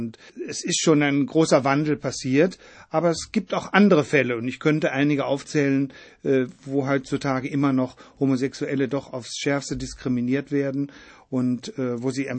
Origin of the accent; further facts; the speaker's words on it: North Rhine-Westphalia, Germany; Ich bin auf dem Bauernhof aufgewachsen